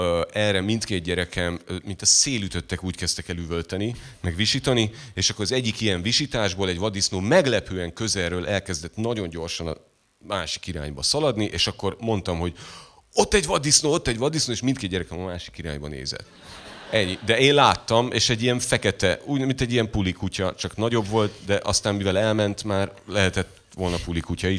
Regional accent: Budapest, Hungary; Tehát, oda mentem, és már messziről tudod, ilyen pestiként.

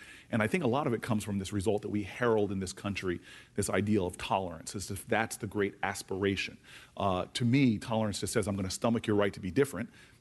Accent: Harrington Park, New Jersey, United States; Do you know how many black people lived in Harrington Park when I grew up?

